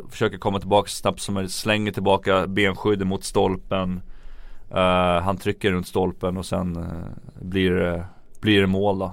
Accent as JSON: {"language": "Swedish", "town": "Järfälla", "region": "Stockholm County", "country": "Sweden", "said": "jag fortfarande tycker att jag är den person jag är egentligen från Järfälla"}